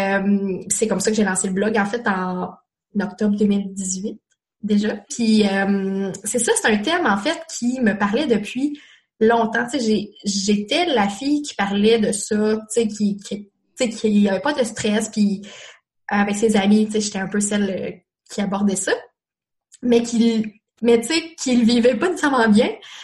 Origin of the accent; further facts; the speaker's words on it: New Brunswick, Canada; born there; moi je suis née au Nouveau-Brunswick, donc elle est née dans ma ville natale